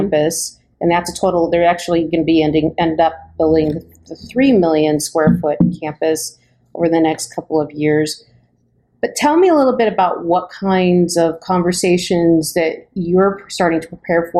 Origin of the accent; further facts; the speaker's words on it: Ohio, United States; now in Wisconsin, United States; So I grew up in Ohio